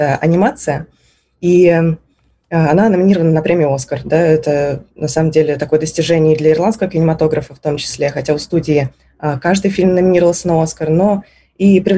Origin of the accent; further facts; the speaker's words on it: Moscow, Russia; Поэтому я вот выросла в Москве, родилась здесь